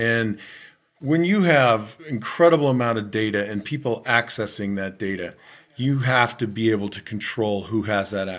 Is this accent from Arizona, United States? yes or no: yes; Arizona, United States; I had three offers to play, and one was from my hometown school, the University of Arizona.